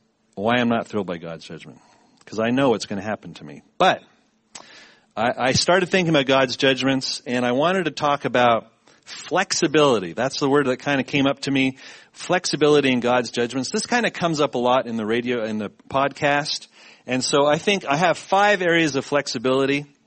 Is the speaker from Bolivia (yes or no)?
no; Canada; now in Texas, United States; I'm not from Texas. I'm from Canada, which is worse, right? It's like, oh, those weird Canadians.